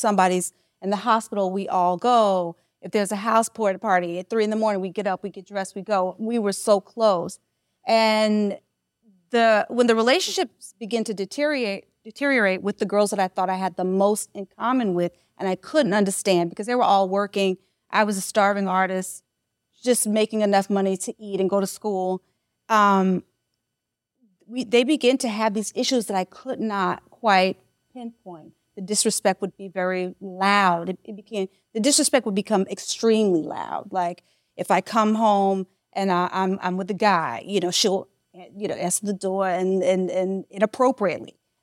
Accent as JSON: {"language": "English", "region": "Mississippi", "country": "United States", "tie": "born or raised there", "lives_now": "New York, United States", "said": "when I grew up in Mississippi, I grew up around like eight brothers."}